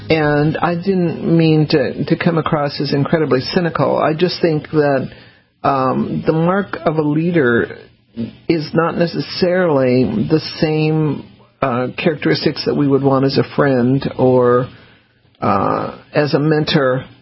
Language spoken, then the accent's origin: English; New Orleans, Louisiana, United States; born there; accent: southern; also born or lived in Texas; I was born in New Orleans, as many of you know, and I went to school in Texas. And I do have a southern accent. I do have a southern drawl